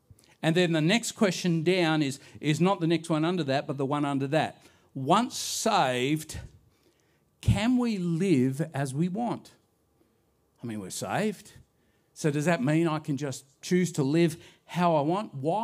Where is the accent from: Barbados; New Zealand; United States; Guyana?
New Zealand; Auckland; born there; I was born on the 16th of July, 1965. I'm glad that's up there, otherwise I forget. That I was born in Auckland, New Zealand